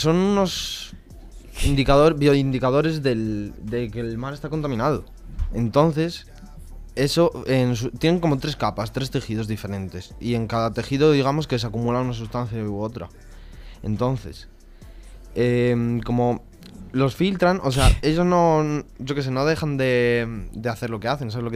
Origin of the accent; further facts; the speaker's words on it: Ponferrada, Castile and León, Spain; now in Salamanca, Spain; Pues soy un chico del Bierzo, de Ponferrada, que ha venido aquí a estudiar a Salamanca